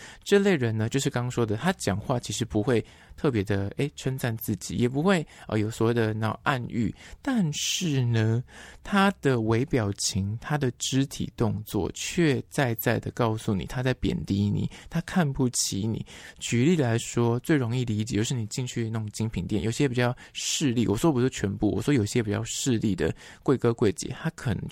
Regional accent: Shilin, Taipei, Taiwan; 我是士林在这边土生土长的在地人

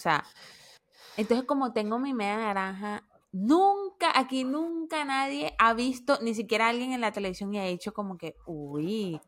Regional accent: Colombia; yo nunca he ido a Tunja, a pesar de que soy colombiana y todo lo demás, nunca he ido a Tunja

